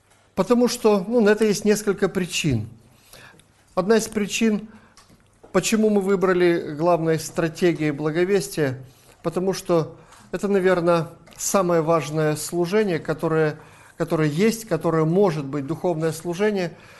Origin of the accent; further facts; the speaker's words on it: Chișinău, Moldova; Я из Кишинева, с Молдавии. Совершаю служение пасторское в Баптистской церкви.